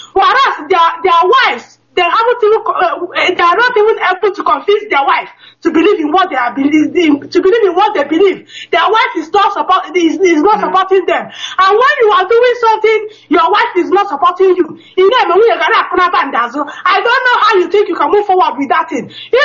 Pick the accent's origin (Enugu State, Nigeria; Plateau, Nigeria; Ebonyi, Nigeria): Enugu State, Nigeria; now in Stockholm, Sweden; I'm from Nkukwo Village in Enugu, Nnewi South, local government, Anambra State.